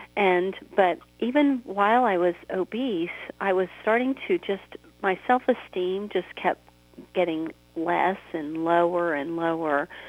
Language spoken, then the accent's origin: English; Florida, United States; now in West Tennessee, United States; I am from the Mid-South. We live in West Tennessee right now, but I did grow up in Florida, and so kind of more consider myself a Florida native, although we certainly are enjoying Tennessee.